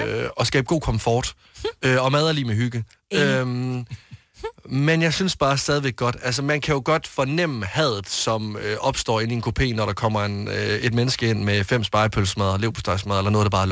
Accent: Varde, Region of Southern Denmark, Denmark; now in Copenhagen, Denmark; nu kommer jeg jo fra Varde over i Vestjylland, og jeg er sådan en gang i måneden hjemme og besøge min familie

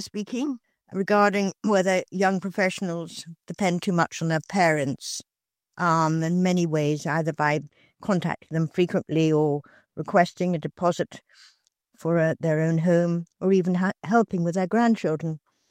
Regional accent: Ireland; Maybe I'm just an Irish mother, but this suits me and I think it's good for you too, good for your mental health.

